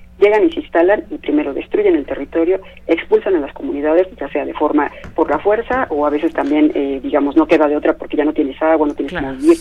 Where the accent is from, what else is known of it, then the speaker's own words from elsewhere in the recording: Mexico; nosotros ni siquiera tenemos la experiencia como mexicanos